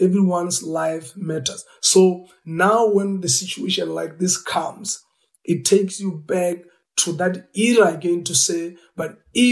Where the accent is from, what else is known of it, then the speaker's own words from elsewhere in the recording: South Africa; It's so sad that, you know, as a South African coming from apartheid era, now I'm still feeling the same thing.